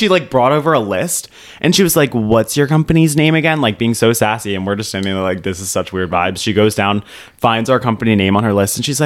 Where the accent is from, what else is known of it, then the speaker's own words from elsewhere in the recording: New England, United States; Because I grew up in New England. I'm so excited.